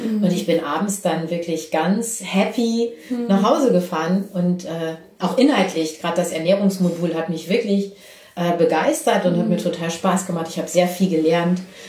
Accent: Berlin, Germany; wir kommen ja beide aus Berlin

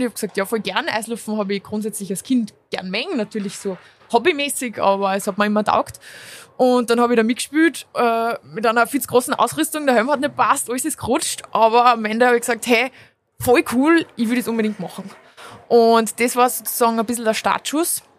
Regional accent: Kremsmünster, Upper Austria, Austria; Ich bin aufgewachsen in Kremsmünster. Mhm. Das ist 30 Minuten ungefähr von Linz entfernt.

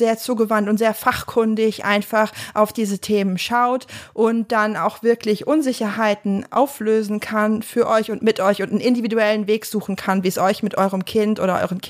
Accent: Saxony, Germany; now in Frankfurt am Main, Germany; Ich stamme aus Sachsen, mein Mann aus Franken. Allerdings leben wir seit mehr als 10 Jahren in Frankfurt am Main und sprechen daher im Alltag so gut wie kein Dialekt.

